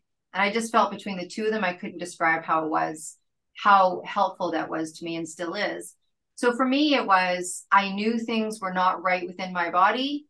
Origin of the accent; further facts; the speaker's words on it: Canada; we're from Canada